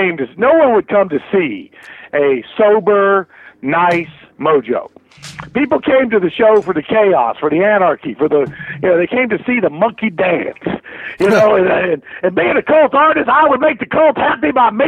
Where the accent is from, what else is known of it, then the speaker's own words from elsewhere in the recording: Danville, Virginia, United States; also born or lived in Chapel Hill, North Carolina; Yeah, actually, I was born in Chapel Hill, North Carolina. I'm a Tar Heel born, Tar Heel bred. Grew up in Danville, Virginia.